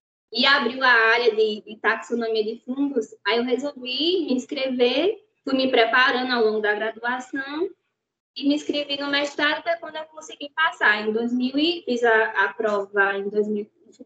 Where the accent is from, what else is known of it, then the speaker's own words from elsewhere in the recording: Paulo Afonso, Bahia, Brazil; sou daqui de Paulo Afonso.